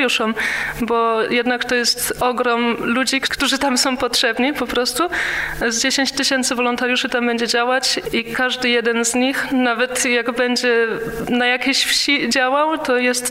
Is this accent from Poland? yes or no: no; Germany; Ja akurat wychowałam się w Niemczech, gdzie ten Kościół nie jest taki żywy, jest bardzo mało młodych ludzi w Kościele